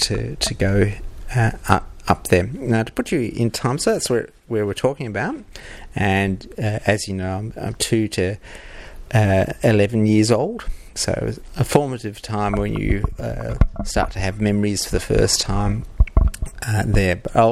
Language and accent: English; South Australia, Australia; recollections of growing up in South Australia in the 60s to 70s.